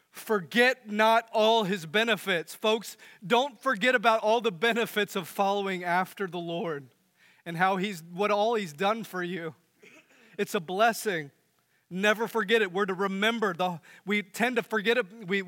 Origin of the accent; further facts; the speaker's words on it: United States; I grew up in America where I didn't have to wonder where my next meal was going to come from.